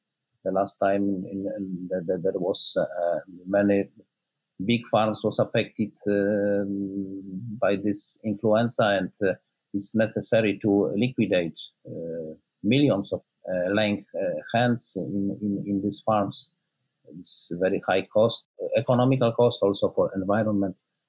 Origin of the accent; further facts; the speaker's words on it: Poland; English is a second language; like in pig farming country, which I know best, my home country, Poland.